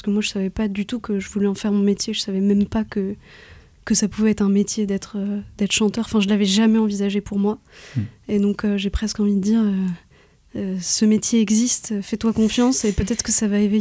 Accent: Rennes, Brittany, France; il y aura une release party à Rennes puisque je suis originaire de Rennes.

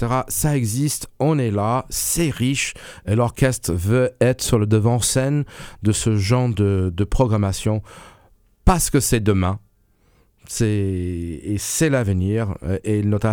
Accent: New York, United States; French is a second language; now in France; je ne suis pas français, je viens des États-Unis, je viens d'une ville qui s'appelle New York, qui est un vrai, comme on dit, melting pot.

